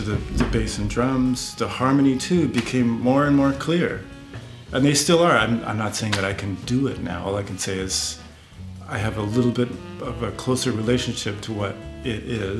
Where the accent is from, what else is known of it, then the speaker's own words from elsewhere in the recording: West Coast, United States; For those of you that don't know, I'm from the West Coast.